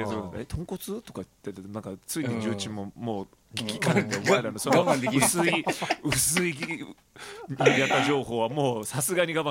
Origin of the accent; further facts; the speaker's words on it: Fukushima, Japan; で俺はほら福島だからって言って